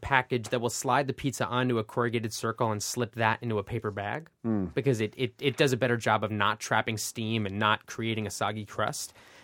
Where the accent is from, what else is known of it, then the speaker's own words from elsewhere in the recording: New York, United States; I live in New York, I'm from the New York area, and the pizza is so good